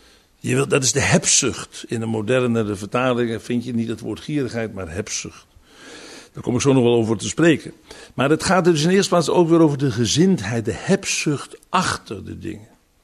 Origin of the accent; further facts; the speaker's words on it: Zaandam, North Holland, Netherlands; Ik herinner me als klein kind in Zaandam dat ik ook met zo'n lampionnetje heb gelopen.